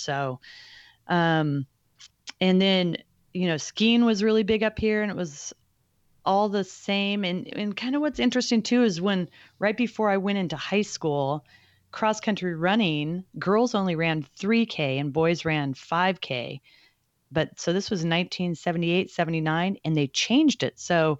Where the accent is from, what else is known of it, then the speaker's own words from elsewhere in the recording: Alaska, United States; And I grew up on the West Coast, in Alaska specifically.